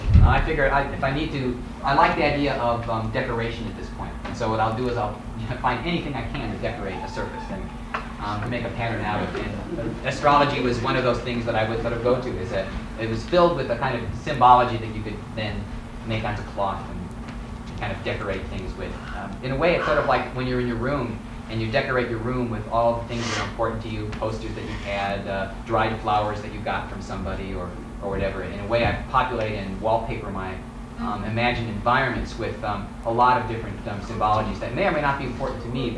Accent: Chicago, Illinois, United States; And since I came from Chicago and my work is similar in some ways, I'm often compared to them.

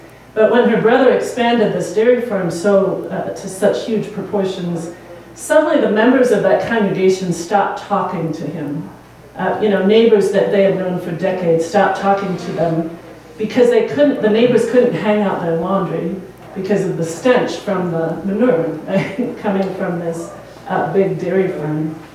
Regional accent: Farmington, Missouri, United States; He's in his kitchen in my hometown of Farmington, Missouri.

